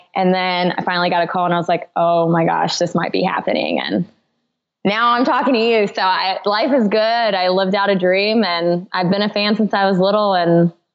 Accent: Indianapolis, Indiana, United States; now in Nashville, United States; And I'm from Indianapolis, Indiana.

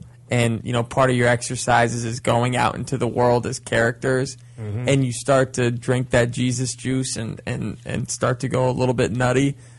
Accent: Lebanon; I'm from Lebanon, so the Syria situation is very close to home.

